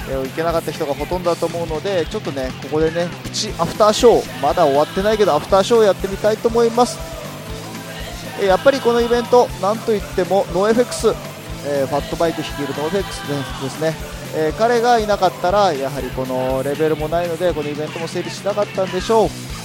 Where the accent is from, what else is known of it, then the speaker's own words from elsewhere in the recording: Hokkaido, Japan; 僕ね実は北海道出身なんだけど、寒いの実は苦手なんですよ。